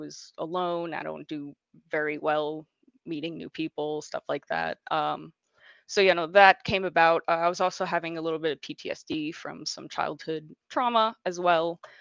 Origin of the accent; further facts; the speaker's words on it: Southern United States, United States; now in Washington State, United States; I'm originally from the South, moved around quite a lot.